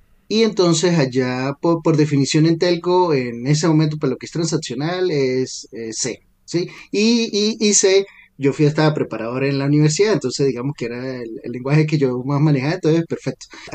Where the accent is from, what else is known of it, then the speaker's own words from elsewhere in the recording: San Cristóbal, Táchira, Venezuela; pues, salí de San Cristóbal, estaba en Caracas y estaba solo